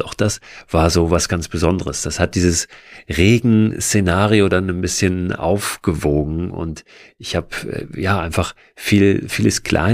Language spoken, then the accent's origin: German; Hamburg, Germany; Ich komme ja aus dem Norden, hier gibt's keine Berge. Ja, der höchste Berg Hamburgs, der ist 116 Meter hoch.